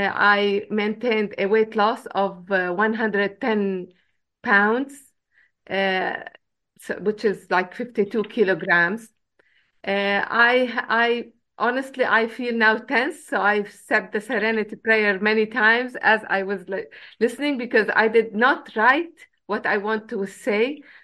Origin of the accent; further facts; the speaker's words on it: Jordan; English is a second language; I am from Jordan, which is an Arab country